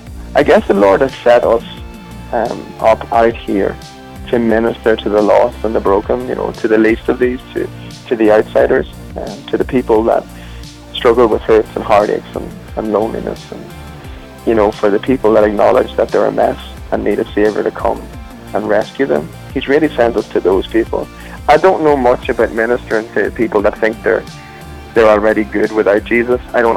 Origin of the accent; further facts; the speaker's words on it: the South, United States; I love the South. I obviously live in Nashville, so yes, I'm a Southerner, if that's... My accent makes me sound like I'm a Northerner, but I'm a Southerner, I guess.